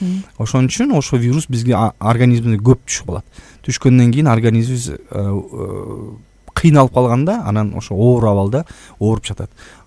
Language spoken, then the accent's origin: Kyrgyz; Nookat, Osh Region, Kyrgyzstan; now in Bishkek, Kyrgyzstan; Мен Ноокаттан болом өзүм. Негизи Ноокатта болом.